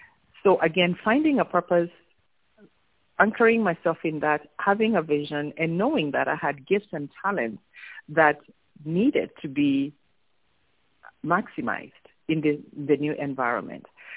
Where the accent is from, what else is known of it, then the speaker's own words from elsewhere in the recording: Kenya; also born or lived in United States; now in Canada; growing up in Kenya, coming to Canada with a stopover in the U.S. and back to Western Canada.